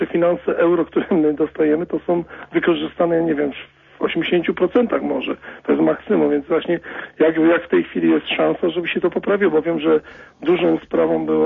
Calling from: London, United Kingdom; z Londynu dzwonię.

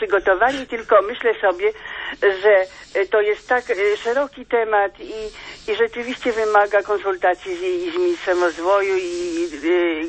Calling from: Płock, Masovian Voivodeship, Poland; jestem, dzwonię z Płocka

